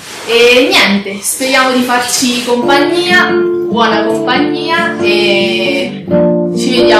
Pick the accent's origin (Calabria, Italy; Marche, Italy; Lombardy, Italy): Marche, Italy; Ascoli Piceno; ho 26 anni, sono di Ascoli